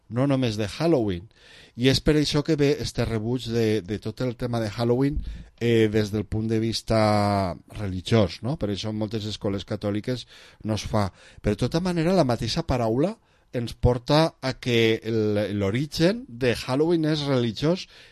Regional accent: Valencian Community, Spain; jo sóc nacionalista valencià, per tant, entenc que no és només llengua, els nostres costums

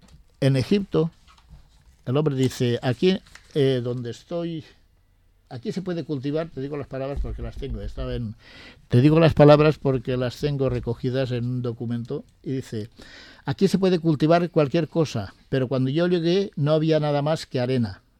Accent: Spain; El apellido, el nombre no te lo puedo pronunciar bien, soy español.

